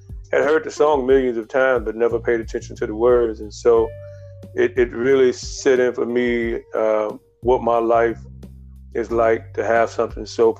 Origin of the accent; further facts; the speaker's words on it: New Orleans, Louisiana, United States; I'm originally from New Orleans.